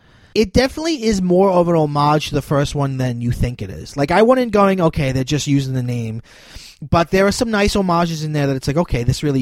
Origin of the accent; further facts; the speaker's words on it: Staten Island, New York, United States; accent: Staten Island; It's my Staten Island accent.